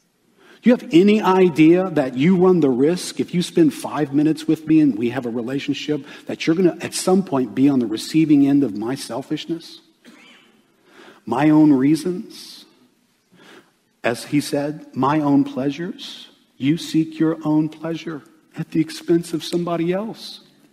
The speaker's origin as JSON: {"language": "English", "country": "United States", "tie": "born or raised there", "said": "I grew up in America. I grew up in the suburbs of America, all right?"}